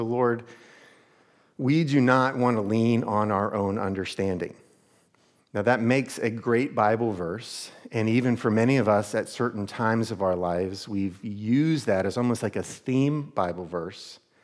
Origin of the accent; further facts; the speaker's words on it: United States; So I was really one of the last generations, I believe, growing up in America, where there was this sacredness, a Sabbathness to a Sunday.